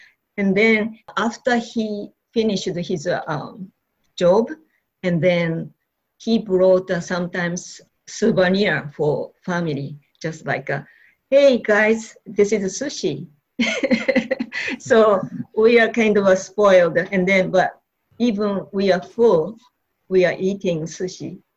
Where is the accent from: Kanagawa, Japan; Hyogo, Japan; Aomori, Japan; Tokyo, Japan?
Aomori, Japan; I was born in Japan, and then my father, just like a same latitude area, my hometown, Aomori. It's a kind of a forest and then ocean. It's but town is 100,000 people, but still local.